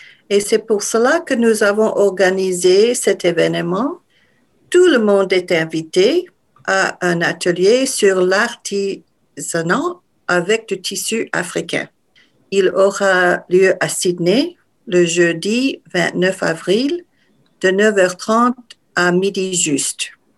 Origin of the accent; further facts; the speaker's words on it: DR Congo; j'ai grandi en République démocratique du Congo.